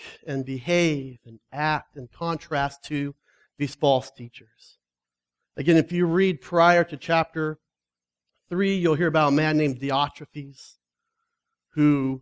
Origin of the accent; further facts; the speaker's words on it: Phoenix, Arizona, United States; now in Prescott, United States; actually born and raised in Phoenix